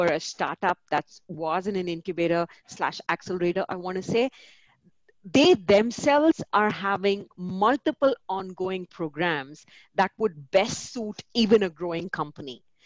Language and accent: English; Bangalore, Karnataka, India; Bangalore, we believed, was the best space to be in, right? I mean, apart from that being my hometown and therefore a comfort right there.